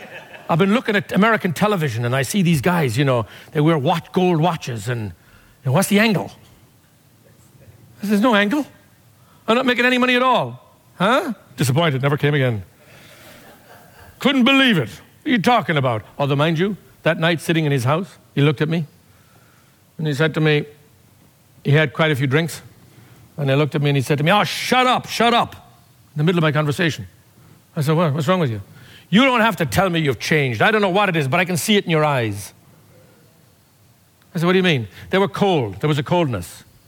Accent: Tipperary, Munster, Ireland; we freaked everybody out in Tipperary.

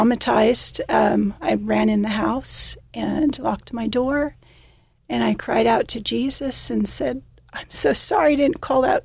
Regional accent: Vista, California, United States; So Lauren is from Hemet, California, mm-hmm. 45 minutes away from where I grew up in Vista.

